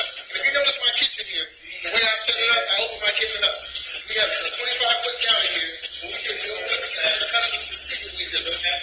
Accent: Deep South, United States; I'm from the Deep South. Well, my grandmother lives in Dothan, Alabama.

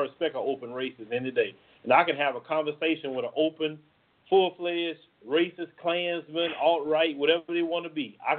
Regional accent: Texas, United States; Yeah, I'm from Texas.

